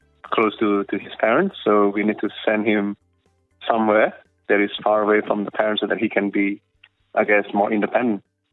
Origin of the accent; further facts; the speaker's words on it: Indonesia; I mean, this is the way we were raised as well in Indonesia is to have a good education.